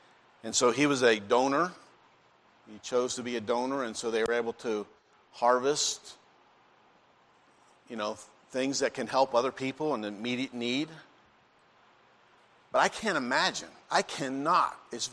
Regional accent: Pennsylvania, United States; when I was growing up … where we grew up in Pennsylvania

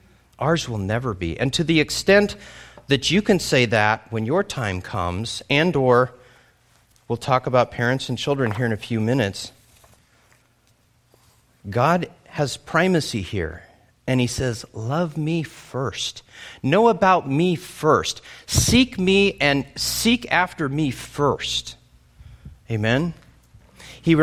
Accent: San Diego, California, United States; moved away as an adult; also born or lived in Orlando, Florida; I had moved from San Diego, which is my hometown. I had joined the Navy. I moved to Orlando, Florida to go to school for 6 months.

